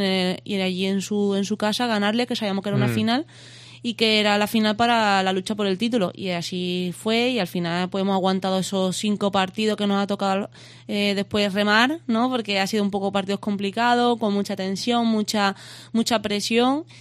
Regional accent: Cádiz, Andalusia, Spain; sí, sí, yo con orgullo siempre digo que soy de Cádiz, ¿no?

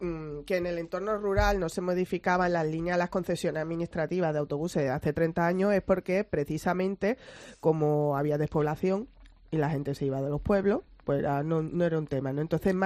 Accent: Torremolinos, Andalusia, Spain; Málaga no es solo la costa, y yo soy de Torremolino

